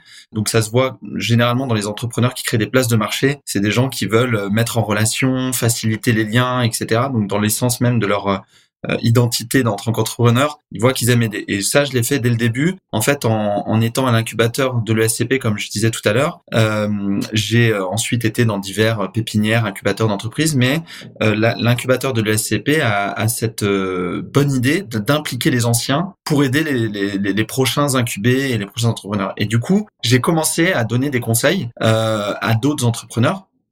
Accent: Paris, Île-de-France, France; Écoute, moi je suis avocat de formation, donc je suis parisien, j'ai été à la fac de droit à Paris pour devenir avocat.

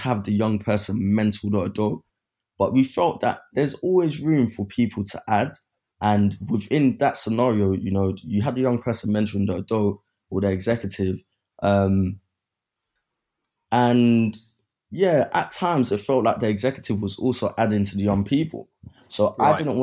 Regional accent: London, United Kingdom; But when I was growing up in Brixton, it was a sort of different place.

